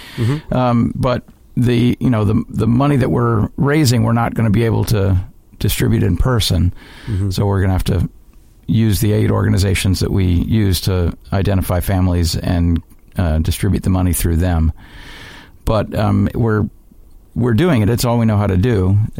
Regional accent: Chicago, Illinois, United States; Chicago, Illinois, my hometown.

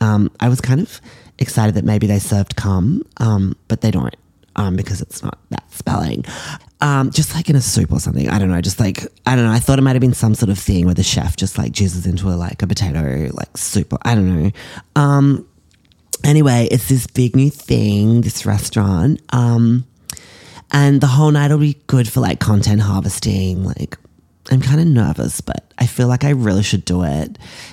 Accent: Australia; now in United States; how I was an influencer from Australia, like living here on my own

